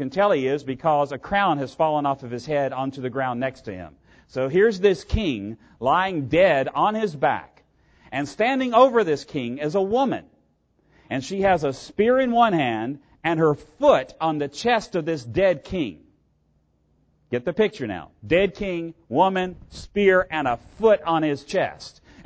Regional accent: Virginia, United States; Now, to you and me as Americans, that does not make a bit of sense. We have no monarchs. I come from Virginia. We have a great state flag.

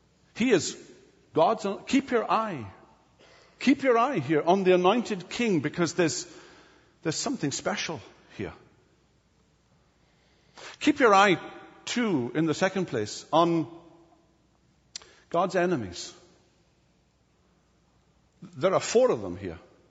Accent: United Kingdom; I'm British, you understand.

